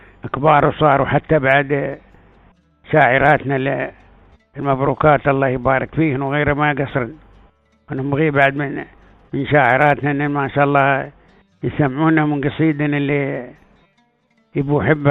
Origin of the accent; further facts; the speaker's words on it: United Arab Emirates; ونحن ما شاء الله هنا عندنا في الإمارات وايد شعرات